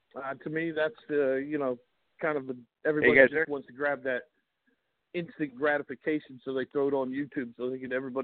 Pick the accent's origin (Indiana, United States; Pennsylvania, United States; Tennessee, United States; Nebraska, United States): Pennsylvania, United States; Williamsport; moved away as an adult; also born or lived in Fort Drum; now in Columbus, United States; Yeah, I'm actually from Pennsylvania, Williamsport, Pennsylvania, home of the Little League World Series.